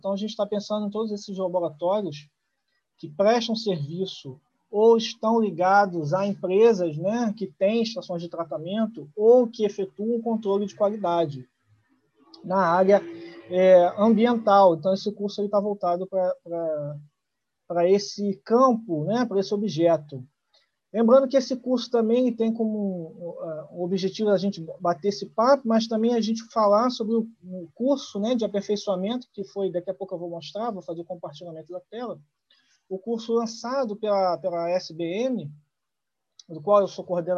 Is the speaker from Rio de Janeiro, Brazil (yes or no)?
yes; Rio de Janeiro, Brazil; eu sou do Rio de Janeiro, formado em Química